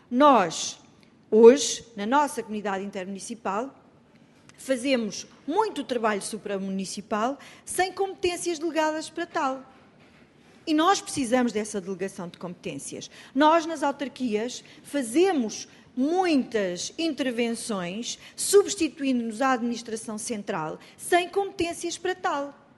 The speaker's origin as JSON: {"language": "Portuguese", "country": "Portugal", "said": "E eu, enquanto portuguesa, eu quero que isso aconteça em todos os municípios."}